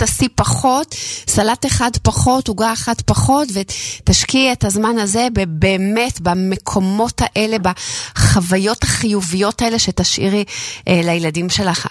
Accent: Bnei Brak, Tel Aviv District, Israel; אני דוסית, גדלתי בבני ברק ולמדתי בסמינרים הכי חרדיים

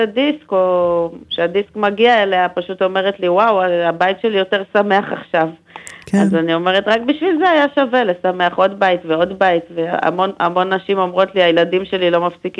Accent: Jerusalem, Jerusalem District, Israel; קודם כל אני ירושלמית בדם ובנפש. למרות שעזבתי את ירושלים המון פעמים, באמת המון המון אינספור פעמים וחזרתי

